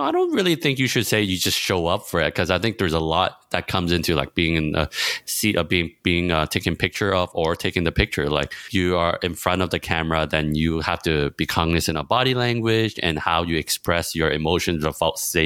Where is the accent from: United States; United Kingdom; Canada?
Canada; also born or lived in Hong Kong; I am Asian Canadian, meaning that I was born in Hong Kong and then immigrated to Canada with my family when I was around 4, turning 5. And I've been there since for most part of my life.